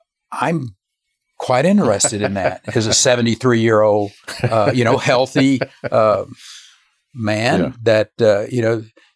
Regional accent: Texas, United States; And I'm in a little bit of a silo because I'm from Texas and I pay attention to the Texas congressional delegation.

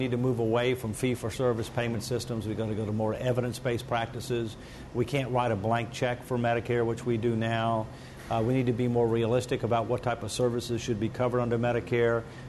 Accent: United States; I'm an American, so by definition I'm optimistic.

